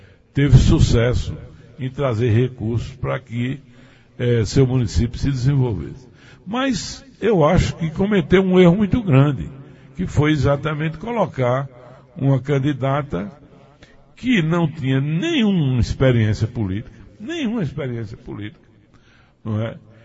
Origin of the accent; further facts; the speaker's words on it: Afogado da Ingazeira, Pernambuco, Brazil; o que é melhor para a minha terra, Afogado da Ingazeira, o que é melhor para meu estado, Pernambuco, e o que é melhor para o Brasil, né?